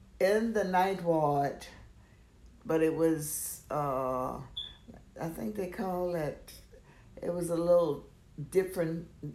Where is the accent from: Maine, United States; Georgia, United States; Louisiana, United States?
Louisiana, United States; Plaquemine; now in New Orleans, United States; I'm from Plaquemine, Louisiana.